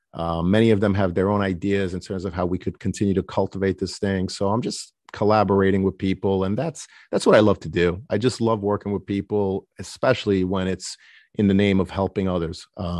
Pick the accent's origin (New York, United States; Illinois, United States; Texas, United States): New York, United States; Brooklyn; You know, I grew up in Brooklyn, an urban environment.